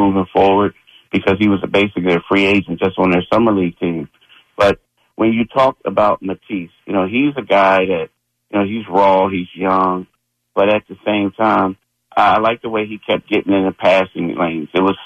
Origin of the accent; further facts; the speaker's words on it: Philadelphia, Pennsylvania, United States; Again, I'm a Philadelphian. I love my city, this and that.